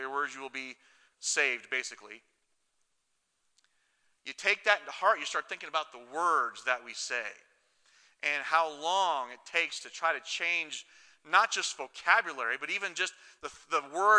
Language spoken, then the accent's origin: English; Washington, United States; And I grew up in Washington State, so it rains a lot there, right?